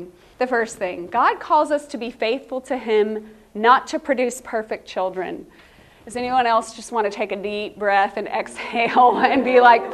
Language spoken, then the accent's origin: English; Texas, United States; I grew up in Texas. I went to the Moody Bible Institute for college and studied theology, and that's where I met my Canadian husband.